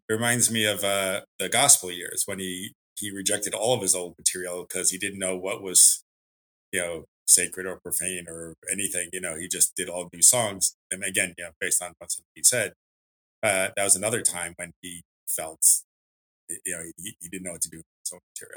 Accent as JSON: {"language": "English", "region": "New York", "country": "United States", "said": "And I'm from the New York area, Long Island."}